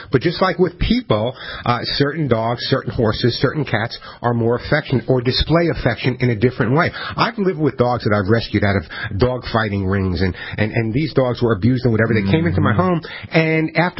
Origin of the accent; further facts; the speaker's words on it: New York, United States; I'm not a big horse person. I grew up in New York, okay?